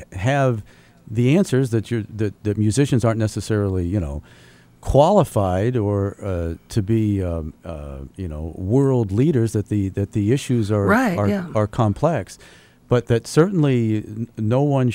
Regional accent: Dallas, Texas, United States; are from my hometown here in Dallas-Fort Worth

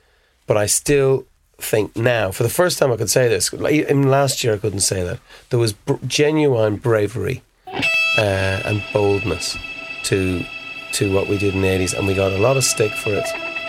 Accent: Dublin, Leinster, Ireland; We were Irish. We're from Dublin.

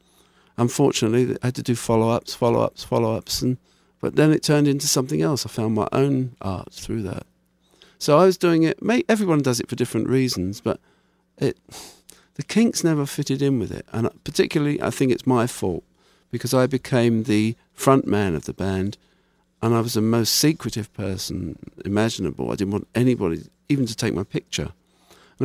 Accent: United Kingdom; yes, we're British, part of the British invasion and all

